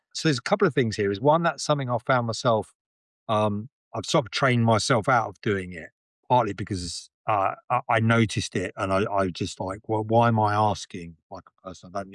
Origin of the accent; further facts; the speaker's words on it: United Kingdom; what you have to throw into that is also being British.